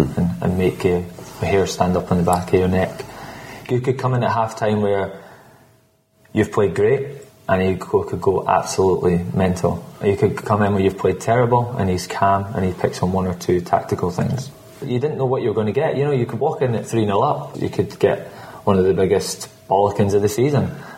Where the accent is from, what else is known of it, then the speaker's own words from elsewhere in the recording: Scotland, United Kingdom; I'm not just saying that because I'm Scottish.